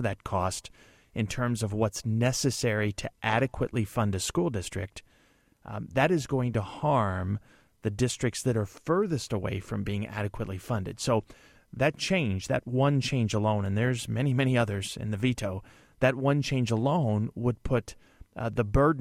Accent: Illinois, United States; And I see what is happening in my hometown, and I see those same things happening in small towns all over Illinois today.

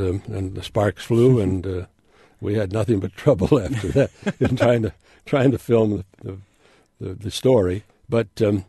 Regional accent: Illinois, United States; Growing up in Illinois helps wherever you are.

